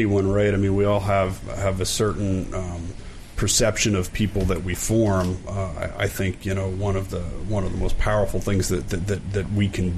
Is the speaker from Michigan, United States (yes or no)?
no; Philadelphia, Pennsylvania, United States; Born and raised in Philly. Lived on Rittenhouse Square until I was 6 or 7 years old, and then moved into the suburbs, various locations, Jeffersonville and Villanova.